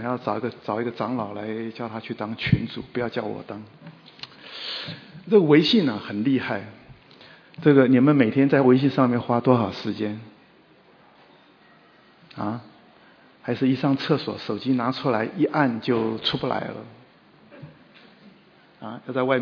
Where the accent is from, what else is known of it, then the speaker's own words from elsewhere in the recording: China; 那我们中国人啊，对食物的看法